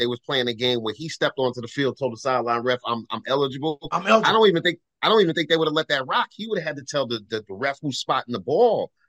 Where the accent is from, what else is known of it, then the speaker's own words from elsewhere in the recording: New York, United States; Well, you know, as a New Yorker, Tony, the big talk in New York City right now is it's not Aaron Rodgers.